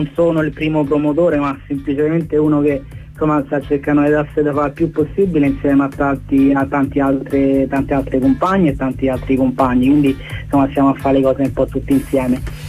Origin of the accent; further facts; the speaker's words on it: Rome, Lazio, Italy; born there; Io stesso che sono nato a Roma, che sono italiano